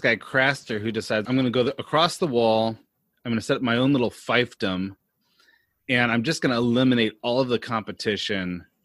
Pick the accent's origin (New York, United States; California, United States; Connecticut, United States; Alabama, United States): California, United States; when people ask where we grew up, we always say Northern California or Bay Area. We do not want to be associated with Southern California.